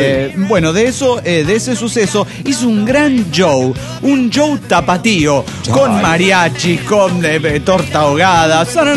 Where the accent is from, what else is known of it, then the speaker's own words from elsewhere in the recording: Clorinda, Formosa, Argentina; now in Dallas, United States; Voy a volver a pasar las fiestas en mi querida Clorinda, Formosa. Formosa es una provincia del norte argentino que está limítrofe